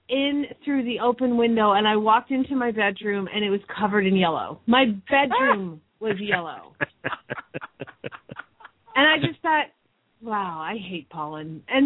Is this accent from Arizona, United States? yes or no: yes; Phoenix, Arizona, United States; from Phoenix, Arizona